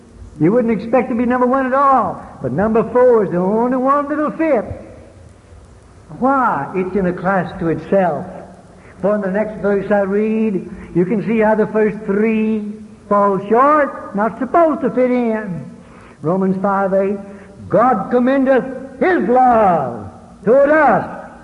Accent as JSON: {"language": "English", "town": "Caruthersville", "region": "Missouri", "country": "United States", "tie": "born or raised there", "also_born_or_lived": "Mississippi", "said": "I was born in Mississippi but grew up in Caruthersville, Missouri. 5,000 people. We knew everybody in town."}